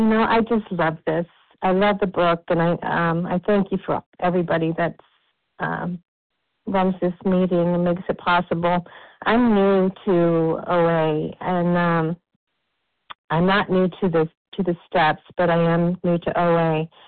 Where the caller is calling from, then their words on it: Arizona, United States; I'm calling from Arizona.